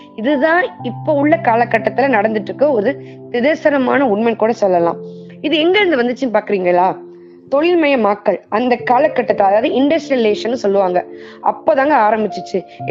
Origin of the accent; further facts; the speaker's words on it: Pudukkottai, Tamil Nadu, India; நான் வந்து புதுக்கோட்டை மாவட்டத்துல தான் பிறந்து வளர்ந்தேன்.